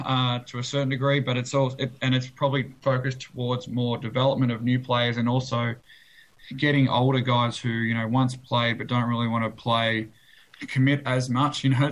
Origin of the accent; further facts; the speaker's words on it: Melbourne, Victoria, Australia; now in Canada; I'm from Melbourne. I grew up playing at Yarraville in the Western Regional League in the last couple of years before coming to Canada.